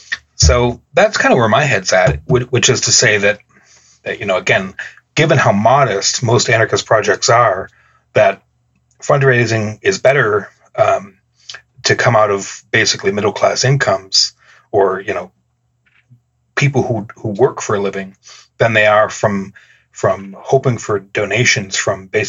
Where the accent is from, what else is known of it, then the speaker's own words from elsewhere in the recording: Midwest, United States; and perhaps this is also because I come from the Midwest